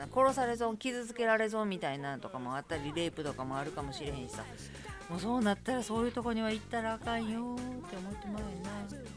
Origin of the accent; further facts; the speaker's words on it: Kobe, Hyogo, Japan; 私神戸やねんけど、